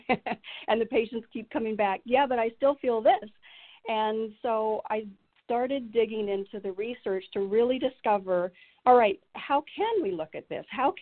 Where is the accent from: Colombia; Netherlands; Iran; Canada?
Canada; British Columbia; moved away as an adult; also born or lived in New Mexico; now in Arizona, United States; My accent might be showing up. I actually grew up in British Columbia, so I raised my children in the West Coast, Northwest, and came to Arizona in 2010. I was in New Mexico